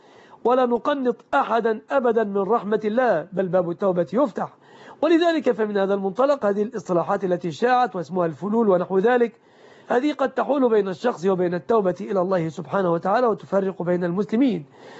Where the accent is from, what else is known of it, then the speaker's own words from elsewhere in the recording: Egypt; أن يحفظ بلادنا مصر آمنة مطمئنة